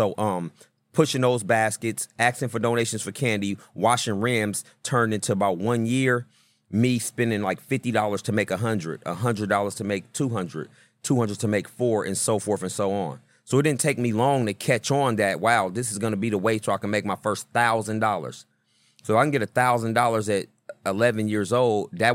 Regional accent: Oakland, California, United States; Okay. So, yeah, I grew up in East Oakland.

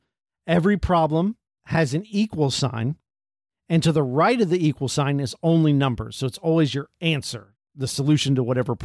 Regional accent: United States; We don't know what kilometers are. We're from America

